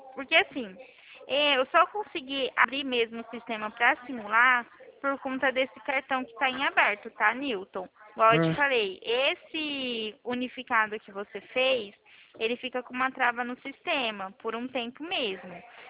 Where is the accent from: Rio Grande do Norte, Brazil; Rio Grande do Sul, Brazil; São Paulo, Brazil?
São Paulo, Brazil; Presidente Prudente; Eu sou de Presidente Prudente.